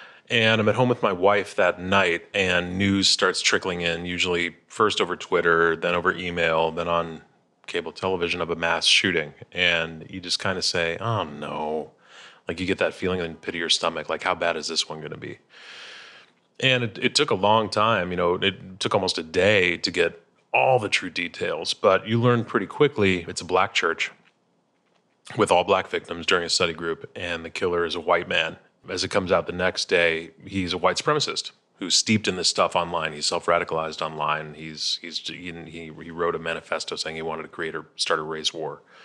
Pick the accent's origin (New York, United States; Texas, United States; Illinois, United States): Illinois, United States; Chicago; we're both from Chicago and, you know, I'm a Cubs fan.